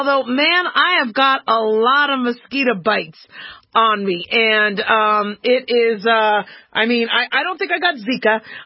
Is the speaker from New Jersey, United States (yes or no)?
no; California, United States; okay, I grew up in California. So the beaches are different in California than they are in Florida.